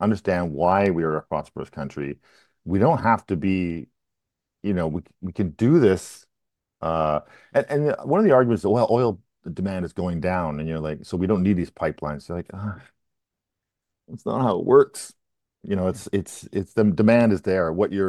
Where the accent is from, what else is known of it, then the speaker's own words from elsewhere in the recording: British Columbia, Canada; It's selfish on our part as British Columbians